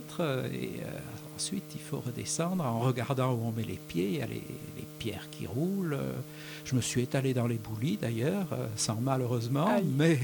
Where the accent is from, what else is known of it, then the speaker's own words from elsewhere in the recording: Saint-Raphaël, Provence-Alpes-Côte d'Azur, France; Autrement, je viens de Saint-Raphaël, toujours en région Provence-Alpes-Côte d'Azur.